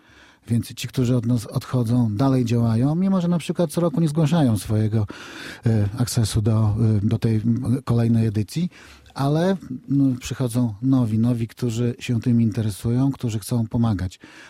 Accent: Białystok, Podlaskie Voivodeship, Poland; Skoro jestem z Białegostoku, jestem z Podlasia

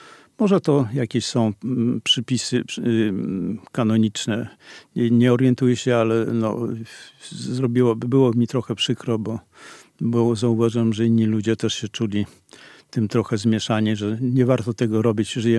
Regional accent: Suwałki, Podlaskie Voivodeship, Poland; also born or lived in Gdańsk; bo jestem chłopcem z Suwałk, wprawdzie urodzonym w Gdańsku

